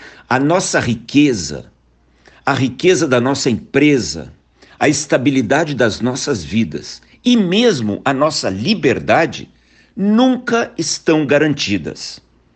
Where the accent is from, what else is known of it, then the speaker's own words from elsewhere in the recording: Brazil; born there; nos retirar aquilo que nós nascemos no Brasil pensando ser garantido